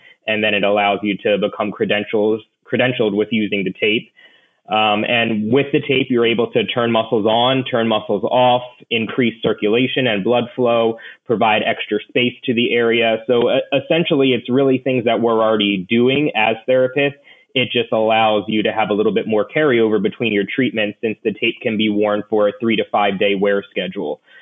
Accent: New Jersey, United States; I grew up in Jersey, so I was familiar with the hospital organization.

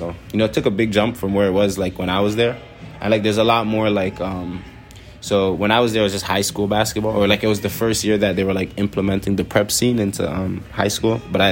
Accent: Toronto, Ontario, Canada; growing up in Rexdale, just a very community-like thing. Everyone was just, you know, I lived in a complex housing, so all my neighbors were like family to me.

